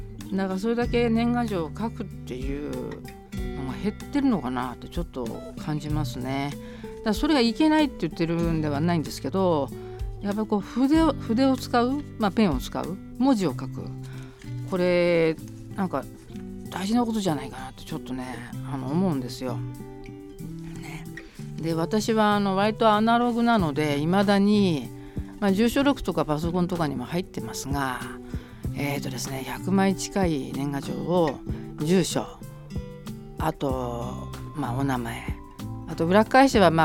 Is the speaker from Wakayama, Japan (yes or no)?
no; Tokyo, Japan; 江戸っ子なんでお祭り好きなんですよ。